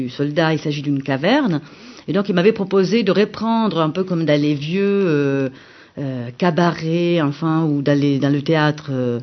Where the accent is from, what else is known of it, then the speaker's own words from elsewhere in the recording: Italy; French is a second language; nous avons les deux, comme vous pouvez bien entendre, des accents, parce que je suis italienne